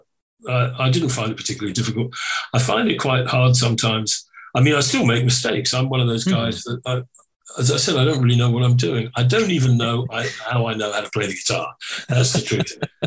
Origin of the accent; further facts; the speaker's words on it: Ireland; That sounds really Irish, doesn't it? I am Irish, so loud.